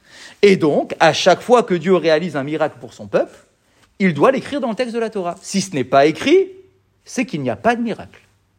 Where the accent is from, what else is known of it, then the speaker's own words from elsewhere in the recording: France; Comme nous, aujourd'hui, on est des Juifs en France